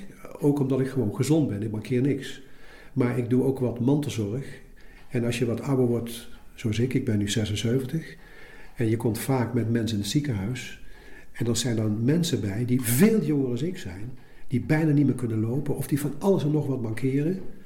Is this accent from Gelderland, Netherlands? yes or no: yes; Nijmegen, Gelderland, Netherlands; born there; We waren thuis met 4 kinderen. Ik ben geboren in Nijmegen. 3 broers en een zus.